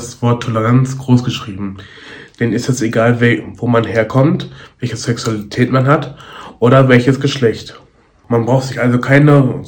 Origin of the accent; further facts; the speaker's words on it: Bochum, North Rhine-Westphalia, Germany; Als ich dann wieder in Bochum war, habe ich mich wirklich sehr gefreut, meine Familie wiederzusehen und meine Heimatstadt.